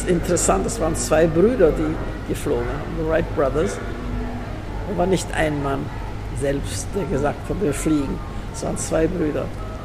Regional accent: Vienna, Austria; Wien war immer meine Heimat.

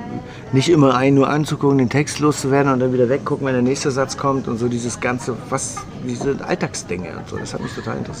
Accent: Hamburg, Germany; accent: Hamburg dialect; Ich hatte so einen krassen Hamburger Dialekt, ich komme aus Hamburg. Das hat sich jetzt gut abgeschliffen über die Jahrzehnte

